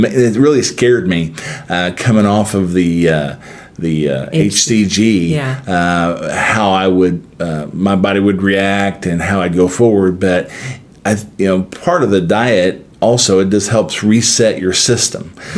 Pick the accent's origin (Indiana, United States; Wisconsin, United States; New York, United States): Indiana, United States; Greenwood; Well, actually, I'm a Southsider. I'm from Greenwood.